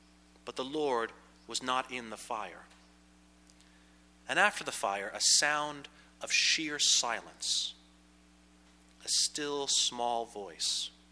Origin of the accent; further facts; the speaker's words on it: Pennsylvania, United States; It helps that I come from Pennsylvania, where this sort of thing is normal, but is much more than I just grew up with it.